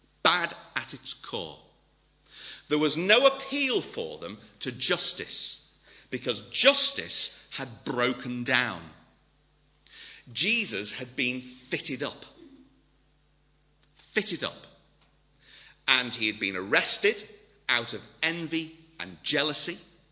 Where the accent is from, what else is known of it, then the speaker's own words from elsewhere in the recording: Liverpool, North West England, United Kingdom; You know, I come from Liverpool. It was built on slavery.